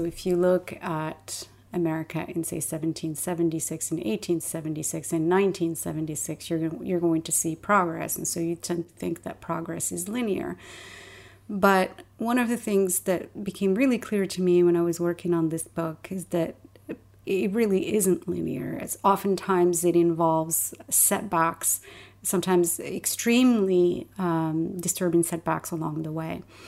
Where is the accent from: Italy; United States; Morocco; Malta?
Morocco; somebody who was born and raised in Morocco. And as you know, Morocco is a formerly colonized country.